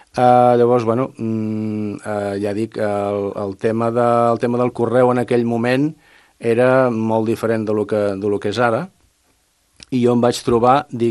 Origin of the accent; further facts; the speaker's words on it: Sant Pere de Ribes, Catalonia, Spain; vaig tenir l'oportunitat de fer unes suplències al meu poble, que jo sóc de Sant Pere de Ribes, haver unes suplències a l'estiu.